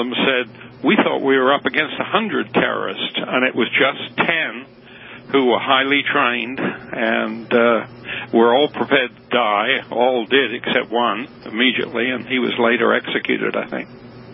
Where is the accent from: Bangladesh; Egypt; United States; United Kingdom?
United Kingdom; moved away as an adult; Born and brought up in Britain, and I left there after I left the Royal Military Police, went to Canada